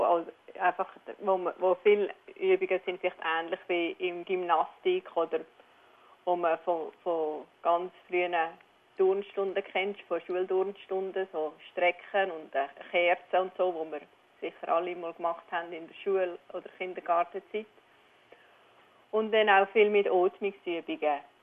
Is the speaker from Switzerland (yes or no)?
yes; Switzerland; also born or lived in Canada; now in Australia; als ich in Kanada gewohnt habe, obwohl ich ja von der Schweiz bin. Und ja, ich habe das alles das in Nordamerika gelernt und bin dann wieder zurück in die Schweiz, auf Liestal, also Kanton Basel-Land.